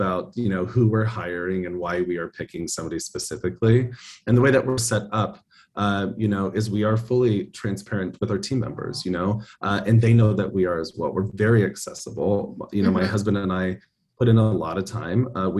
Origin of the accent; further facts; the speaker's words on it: Colorado, United States; now in Tampa Bay, United States; I'm from Colorado originally